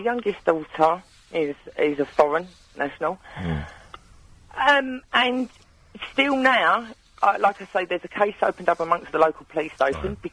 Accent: London, United Kingdom; I'm a second, third generation immigrant in this country. I was born in East London.

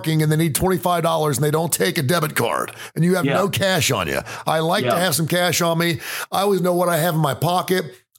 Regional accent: United States; And I'm like, listen, I'm an American. I'm a patriot.

